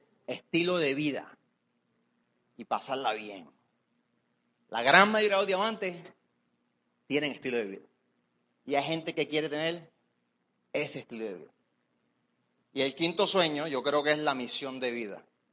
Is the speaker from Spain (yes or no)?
no; Puerto Rico; Nosotros somos un tipo de puertorriqueño diferente. Somos diferentes puertorriqueños